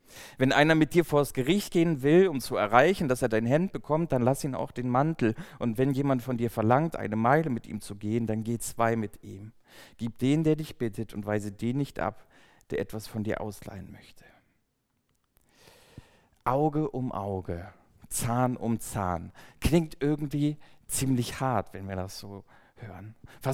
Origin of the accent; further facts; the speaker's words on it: Baden-Württemberg, Germany; now in Oberhausen, Germany; seit mehr als 2 Jahren hier in Oberhausen. Für die, die es nicht wissen, ich komme eigentlich aus dem Süden Deutschlands. Ich bin Schwabe